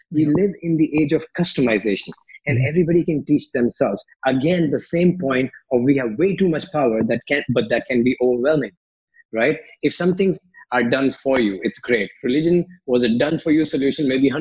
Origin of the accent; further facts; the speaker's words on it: India; And in my society, like everybody was doing doctor, engineer, lawyers, because I grew up in India, right?